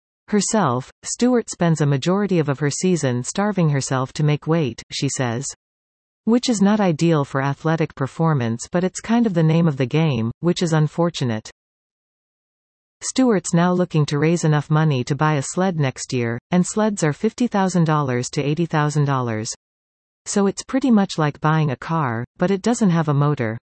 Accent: Queensland, Australia; I love to just represent the coast, like that's my pride as being able to say I was from the Sunshine Coast and have people support me.

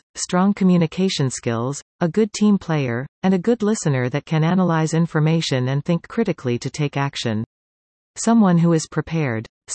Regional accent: Elliott Lake, Ontario, Canada; My past, my present and my future all revolve around Elliott Lake. I love my hometown, I feel deeply connected to our community

